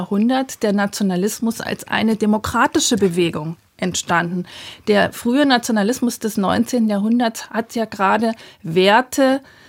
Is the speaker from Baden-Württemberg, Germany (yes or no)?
no; Bavaria, Germany; Ich komme aus Bayern